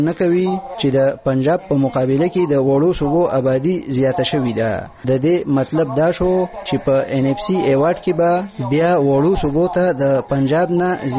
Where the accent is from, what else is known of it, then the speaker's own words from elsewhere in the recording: Afghanistan; زه افغان هم زه افغان يم او زه به افغان يم.